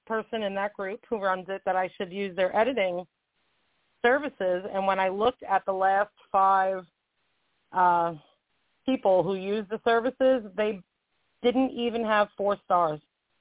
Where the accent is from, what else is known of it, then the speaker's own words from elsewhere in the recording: Hoboken, New Jersey, United States; I have six sisters. I grew up in Hoboken, New Jersey.